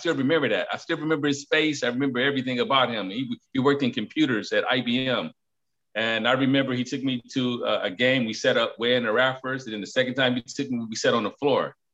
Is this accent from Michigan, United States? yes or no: yes; Detroit, Michigan, United States; I was once the youth growing up in Detroit